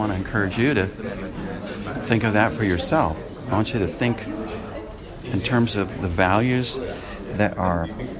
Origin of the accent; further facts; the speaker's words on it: United States; now in Singapore; I certainly don't want to adopt all the values that my fellow Americans have.